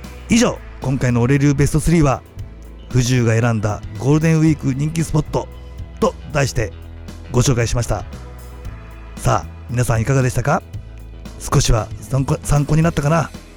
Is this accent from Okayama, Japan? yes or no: no; Yamaguchi, Japan; これは地元山口ですけど